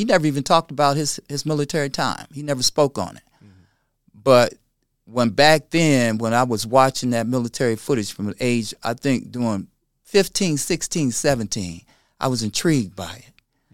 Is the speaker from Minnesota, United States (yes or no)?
no; Ohio, United States; I grew up in Secor Gardens right off of Door Street. I didn't know anything about the world.